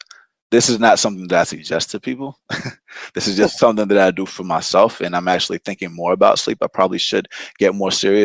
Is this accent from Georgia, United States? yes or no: yes; Atlanta, Georgia, United States; also born or lived in Loma Linda, California, United States; I was born in Loma Linda, California, moved to Atlanta when I was one.